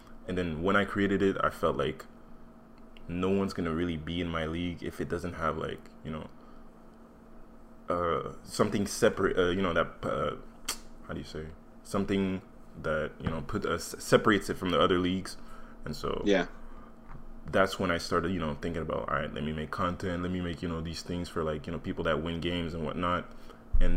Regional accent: Canada; I'm from Canada. I don't know if you noticed from my accent, like, I'm not American.

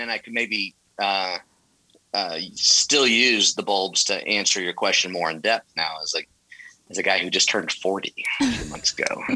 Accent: Louisiana, United States; born there; also born or lived in California; You know, I've left sunny California, even though my folks are from Houston. I was born in Louisiana, but I've left everything out there.

